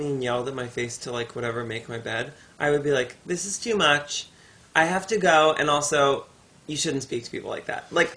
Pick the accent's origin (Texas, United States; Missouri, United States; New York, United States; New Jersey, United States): New York, United States; Westchester; We were, like, we grew up very, like, middle class, but in Westchester, that's low class.